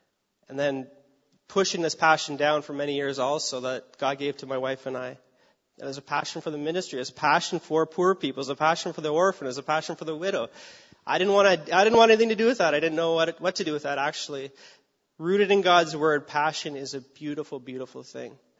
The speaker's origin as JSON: {"language": "English", "town": "Cambridge", "region": "Ontario", "country": "Canada", "said": "We're from Cambridge, and just driving through Cambridge last night, it's like, man, there is so many hurting people who need help here"}